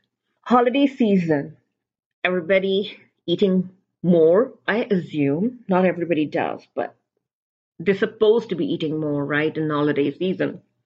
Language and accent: English; India; I come from the East, I come from India